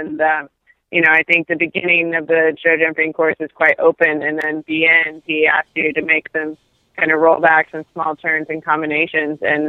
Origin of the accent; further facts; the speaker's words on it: Illinois, United States; because we're from Southern Illinois, so it's actually not a long drive for them.